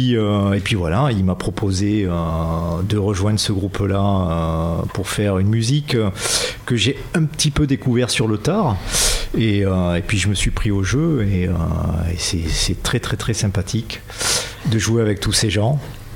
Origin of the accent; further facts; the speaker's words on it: Southwest France, France; accent: southwestern French; Moi, je suis originaire du sud-ouest, comme mon accent le trahit en général. J'ai fait mes études à Pau